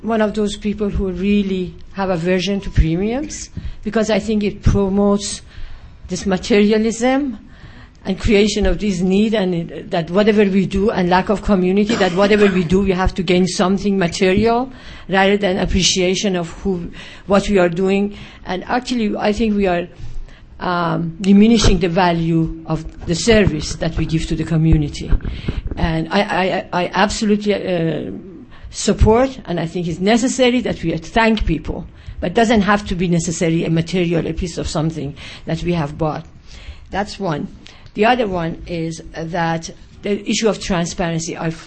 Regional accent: Iran; English is a second language; also born or lived in New Jersey; now in Houston, United States; I'm coming from Iran to New Jersey to Houston, Texas.

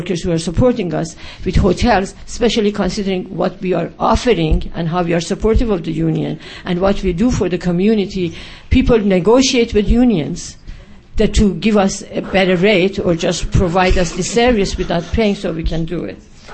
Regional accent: Iran; English is a second language; also born or lived in New Jersey; now in Houston, United States; I'm coming from Iran to New Jersey to Houston, Texas.

